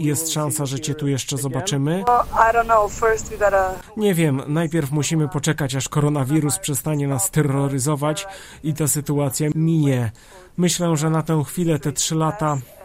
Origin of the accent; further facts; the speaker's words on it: Slovenia; Polish is a second language; moved away as an adult; now in Gorzów Wielkopolski, Poland; Pierwszy raz grałam poza Słowenią, dużo nauczyłam się o sobie.